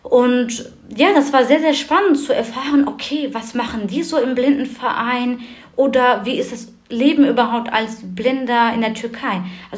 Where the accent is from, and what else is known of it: Germany; first language Turkish; German is a second language